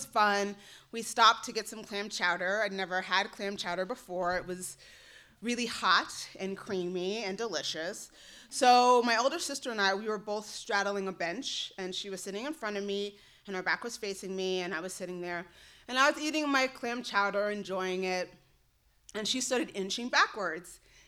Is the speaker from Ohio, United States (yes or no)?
no; Denver, Colorado, United States; So I had two parents, an older sister, a younger sister. I grew up in Denver. My grandparents were close.